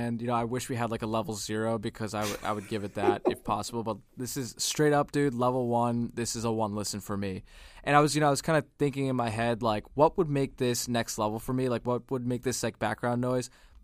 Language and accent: English; India; as an Indian person, you know, when I heard … come on, which is an Indian song